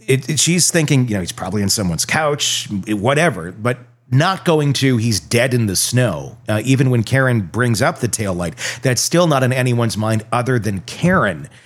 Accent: Wisconsin, United States; I'm from Wisconsin. It's what they do. It is part of the culture there, and it's part of the culture here, clearly.

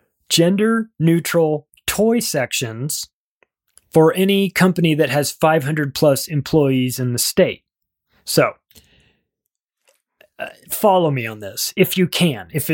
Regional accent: California, United States; born or raised there

